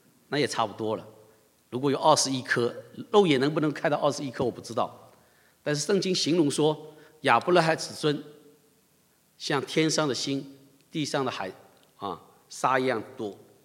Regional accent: China; 其实我们华人中国人也是闪族的后代

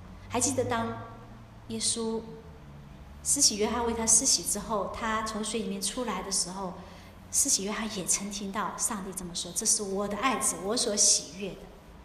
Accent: China; 我们中国人常有一句古话叫什么

